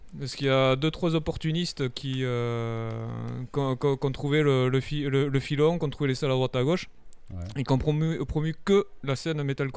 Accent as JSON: {"language": "French", "region": "Nouvelle-Aquitaine", "country": "France", "lives_now": "Pau, France", "said": "Je suis du Pays Basque. Je suis du Pays Basque à l'origine."}